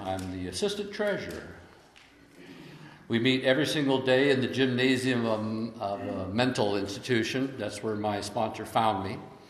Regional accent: Lancaster, California, United States; I'm living at home. I was raised in Lancaster. I'm at home with mommy and daddy. I'm approaching the age of 30.

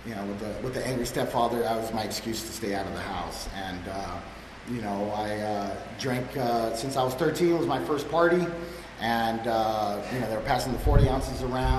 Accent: Hollywood, California, United States; And a little bit about me. I grew up in the Hollywood area.

